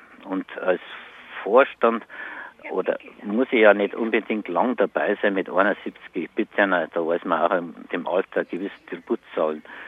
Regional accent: Bavaria, Germany; Ich bin ein Niederbayer, ich muss mich auch nicht verkleiden

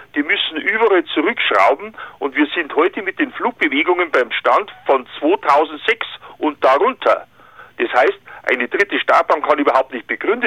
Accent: Munich, Bavaria, Germany; ich lebte seit der Kindheit in München, ich bin eigentlich ein Münchner

